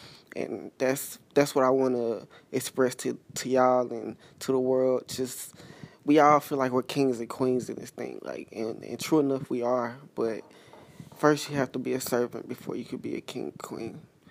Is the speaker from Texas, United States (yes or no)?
yes; Longview, Texas, United States; moved away; I moved from my hometown, which is Longview, Texas. I moved from there a couple weeks ago to a bigger city, never stayed in a bigger city like this